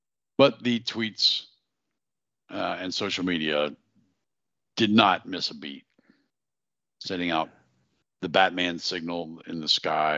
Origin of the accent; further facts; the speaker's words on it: Pennsylvania, United States; This happened in my home state of Pennsylvania.